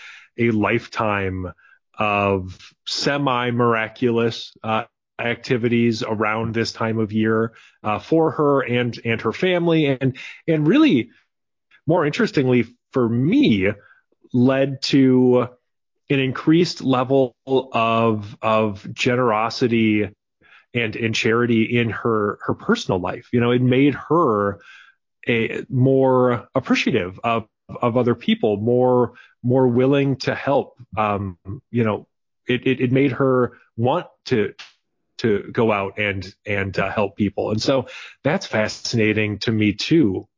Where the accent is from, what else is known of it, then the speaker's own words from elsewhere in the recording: Wisconsin, United States; maybe it's because I'm from Wisconsin